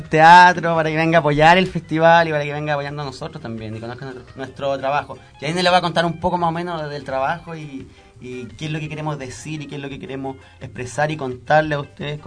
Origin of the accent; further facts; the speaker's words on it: Quinta de Tilcoco, O'Higgins, Chile; somos 6 integrantes que venimos de la región de O'Higgins, de la 6ª región de Chile, de la comuna de Quinta de Tilcoco, que está escrito en mapuche, que significa agua entre piedras, así se llama nuestra comuna.